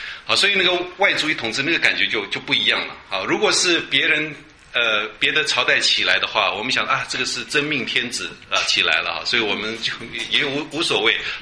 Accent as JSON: {"language": "Chinese", "country": "Taiwan", "said": "我们台湾人哈、啊，我们台湾人以前呐、啊，曾经成为亡国奴嘛"}